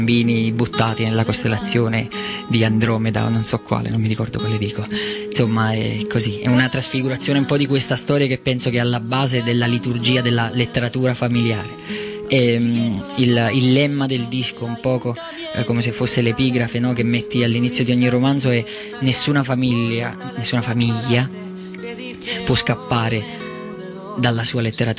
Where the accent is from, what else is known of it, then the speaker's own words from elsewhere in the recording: Naples, Campania, Italy; sono nato a Napoli nell'84, quindi sono cresciuto a Pane